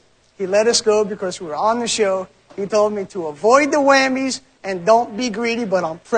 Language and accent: English; New York, United States; accent: New York; also born or lived in Texas; No, I was born there, yeah.